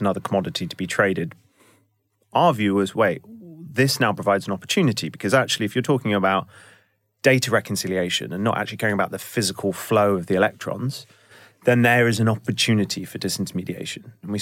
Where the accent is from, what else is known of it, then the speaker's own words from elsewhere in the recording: Bath, South West England, United Kingdom; growing up in Bath, a lovely, amazing environment, amazing family.